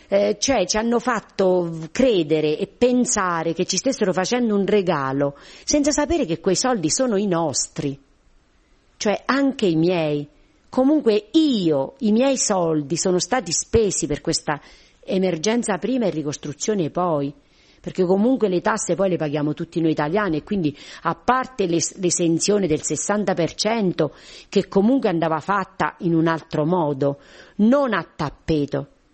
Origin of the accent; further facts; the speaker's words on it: L'Aquila, Abruzzo, Italy; il mio paese, che è un piccolo paese che nessuno nomina mai ed è della frazione del comune dell'Aquila